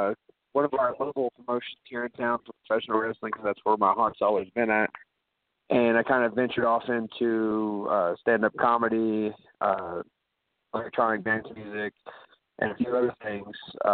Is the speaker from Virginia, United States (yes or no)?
yes; Virginia, United States; being from the South. I grew up in Virginia.